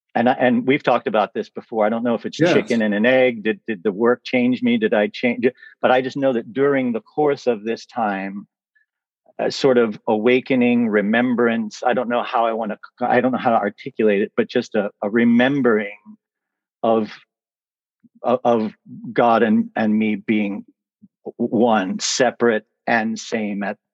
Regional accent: Philadelphia, Pennsylvania, United States; I was born in South Philadelphia, right uh-huh. around the airport, on Tinicum Island.

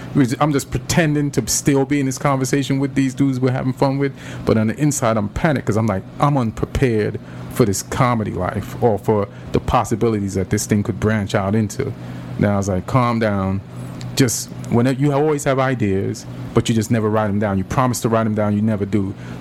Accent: New York, United States; now in Los Angeles, United States; and we're both from New York

